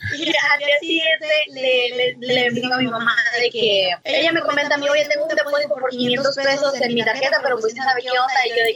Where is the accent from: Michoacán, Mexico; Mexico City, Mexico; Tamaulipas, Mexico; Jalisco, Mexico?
Tamaulipas, Mexico; Tampico; Es estudiante todavía, porque todavía estudio, tengo 20 años apenas, wow. Pues soy de Tampico, Tamaulipas, emprendedora, muy movida, energética.